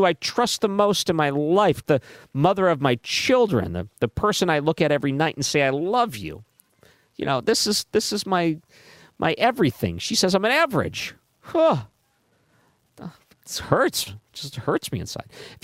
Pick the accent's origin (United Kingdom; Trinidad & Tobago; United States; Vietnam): United States; Missouri; I mentioned before, I come from Missouri